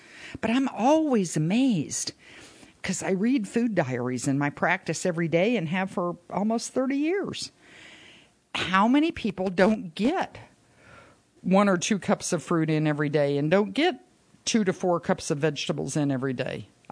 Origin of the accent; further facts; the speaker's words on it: Florida, United States; not just for the Memorial Day parade that we had in the little town I grew up in Pinellas County